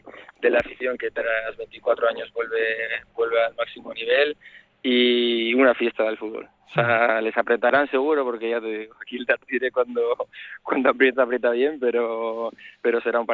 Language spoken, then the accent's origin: Spanish; Amorebieta-Etxano, Basque Country, Spain; soy de Sornocha, soy soy vizcaíno, así que formado en el Amorebieta